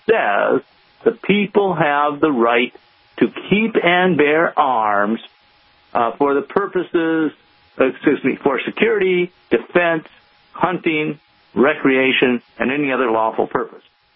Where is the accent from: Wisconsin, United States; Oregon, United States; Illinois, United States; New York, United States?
Wisconsin, United States; I grew up in Wisconsin in the period when these laws were being passed and discussed